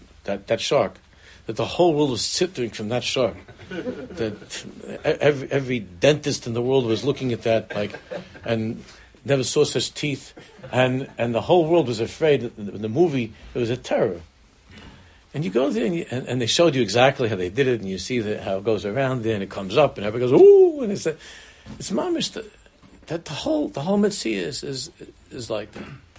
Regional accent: United States; I grew up in America and I was hoping to bump into some of my favorite characters or something.

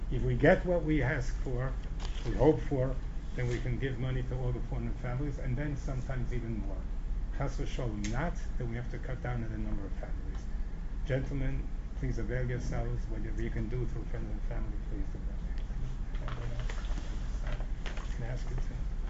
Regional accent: Cleveland, Ohio, United States; I come from Cleveland, and we simply turn over the funds.

